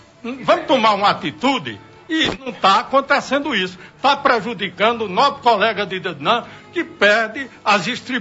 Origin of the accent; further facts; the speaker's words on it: Pará, Brazil; Eu sou do Pará, agora nem sou besta nem burro.